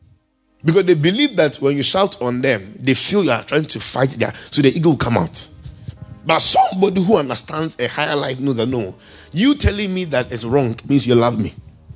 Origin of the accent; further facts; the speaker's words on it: United States; now in United Kingdom; I was in Maryland before I came to UK, remember? As an American, I flew to Belgium and then off to UK.